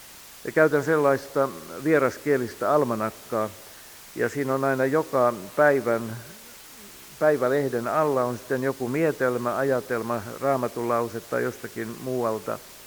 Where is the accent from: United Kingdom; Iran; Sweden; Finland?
Finland; Helsinki, Uusimaa; mä olen ihan paljasjalkainen helsinkiläinen